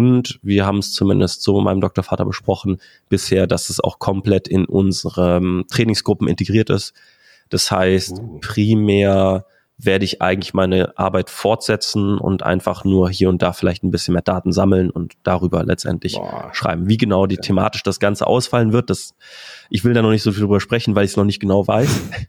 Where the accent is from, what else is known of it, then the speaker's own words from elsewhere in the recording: Cologne, North Rhine-Westphalia, Germany; Ich komme aus Köln. Bin dort ansässig